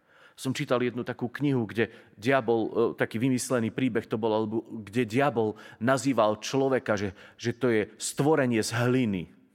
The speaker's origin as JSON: {"language": "Slovak", "region": "Tatras", "country": "Slovakia", "tie": "born there", "said": "že som sa narodil v najkrajšej dedine pod Tatrami, že žijem na Slovensku"}